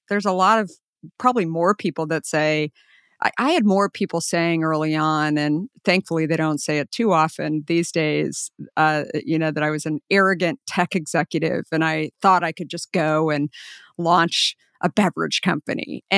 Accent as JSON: {"language": "English", "town": "Scottsdale", "region": "Arizona", "country": "United States", "tie": "born or raised there", "said": "I grew up in Scottsdale. Like I should have been, you know, in Arizona, been drinking much more water than I was"}